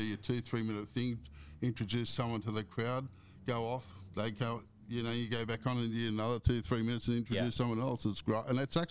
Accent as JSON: {"language": "English", "town": "Richmond", "country": "Australia", "tie": "born or raised there", "said": "and that's my hometown of Richmond, right, where I grew up, went to school and all that."}